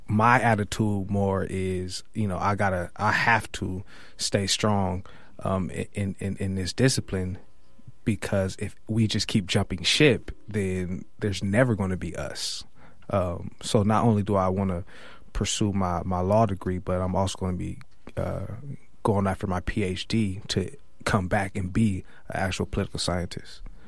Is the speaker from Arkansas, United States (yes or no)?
no; San Diego, California, United States; So I'm born and raised in San Diego. So, you know, when we think of Berkeley, down in Southern California